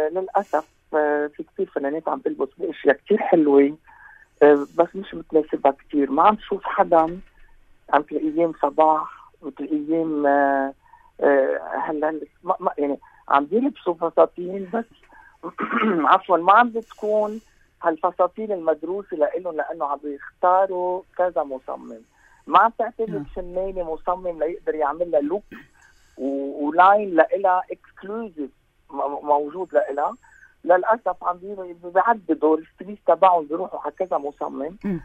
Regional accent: Lebanon; انا لبناني وبفتخر، وانا ما بنكر اصلي

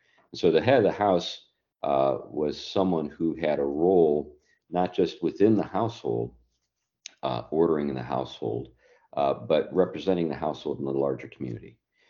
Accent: United States; when I first came into the Christian faith, because I'm an American.

